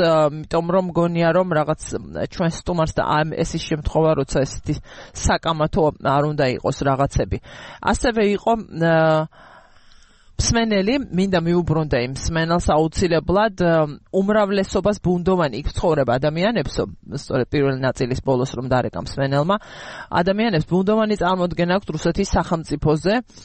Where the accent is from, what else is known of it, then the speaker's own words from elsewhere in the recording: Abkhazia, Georgia; მე აფხაზეთიდან ვარ და დავურეკე ჩემს დას.